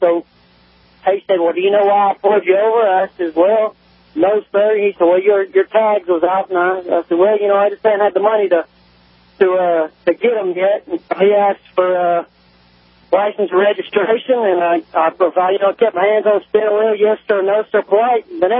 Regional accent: Nashville, Tennessee, United States; I was raised up in Nashville, you know, so I'm used to dealing with an aggressive police force, but I moved to West Tennessee.

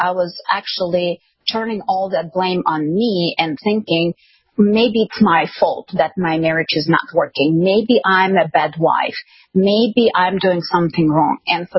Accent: Ukraine; English is a second language; I was born and raised in Ukraine. At that time, it was the Soviet Union with the whole communism spillover

